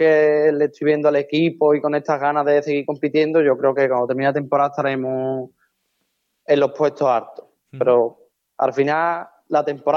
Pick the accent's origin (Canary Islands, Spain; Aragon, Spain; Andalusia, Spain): Andalusia, Spain; Lora del Río; que él estuvo conmigo aquí en mi pueblo, en Lora del Río